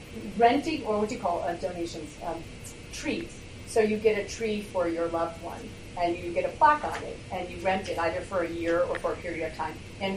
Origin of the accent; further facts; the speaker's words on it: New York, United States; I have to be honest, as a New Yorker, I don't relate